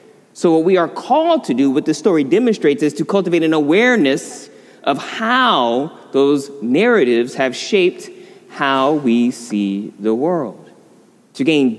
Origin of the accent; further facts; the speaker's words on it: Battle Creek, Michigan, United States; So I grew up in Battle Creek, Michigan, pretty small, semi-rural town.